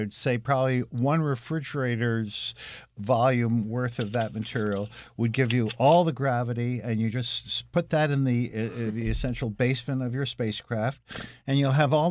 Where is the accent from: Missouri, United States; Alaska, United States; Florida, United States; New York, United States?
Missouri, United States; So I'm not saying that proves anything, but I'm from Missouri.